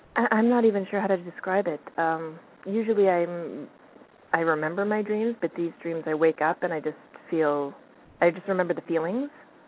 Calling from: Canada

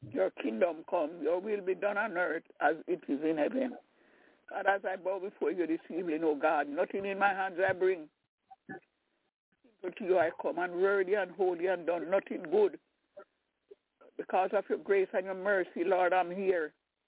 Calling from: Albany, New York, United States; I'm calling from Albany, New York.

